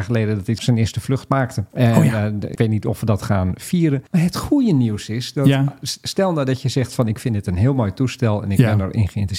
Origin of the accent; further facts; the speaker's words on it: Groningen, Netherlands; Nee, maar ik ben ook Groninger.